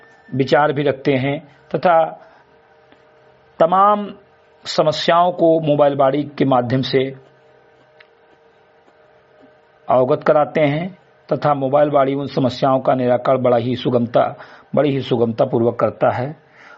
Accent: Bahraich, Uttar Pradesh, India; ग्राम सभा समिति कटई विकासखंड मीनपुरा जनपद बहराइच का मूल निवासी हूं

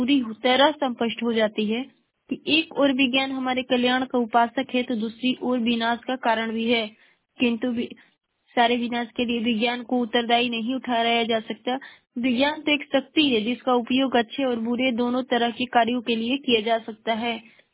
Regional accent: Ballia, Uttar Pradesh, India; और मैं बलिया जिले की निवासी हूँ।

